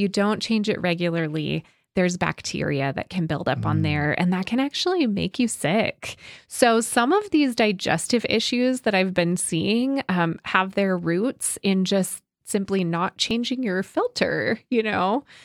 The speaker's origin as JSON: {"language": "English", "region": "Iowa", "country": "United States", "tie": "born or raised there", "said": "I grew up in Iowa, okay?"}